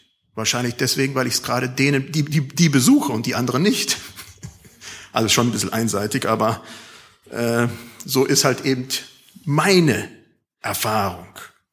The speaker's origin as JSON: {"language": "German", "country": "Germany", "said": "wir bezahlen gutes Geld als Deutsche, dass das ganz weit weg von uns bleibt und nicht in unsere Nähe rückt"}